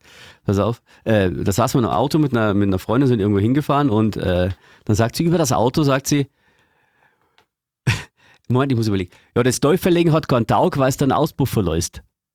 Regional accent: Eggenfelden, Bavaria, Germany; ich komme ja aus Eggenfelden in Niederbayern, das ist eher schon Oberbayern und Passau ist Niederbayern

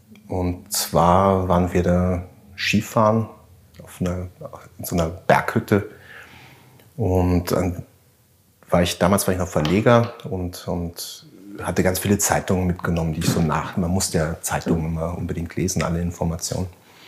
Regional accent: Germany; now in St. Koloman, Austria; ursprünglich sind wir beide aus Deutschland, meine Frau sogar aus Berlin.

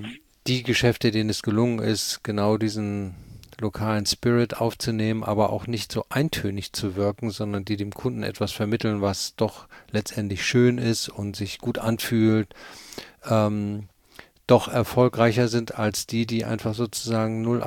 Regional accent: Cologne, North Rhine-Westphalia, Germany; also born or lived in Hamburg; im zarten Alter von 3 habe ich nicht die Entscheidung getroffen, sondern mein Vater ist versetzt worden und dann haben wir die nächsten 15, 16 Jahre habe ich dann in Köln gewohnt, da bin ich ja auch groß geworden.

